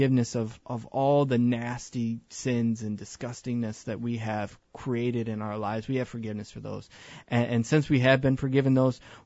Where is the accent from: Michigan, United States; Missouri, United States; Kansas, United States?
Michigan, United States; Howell; now in Edwardsville, United States; You know, I grew up in Howell, Michigan, far away from St. Louis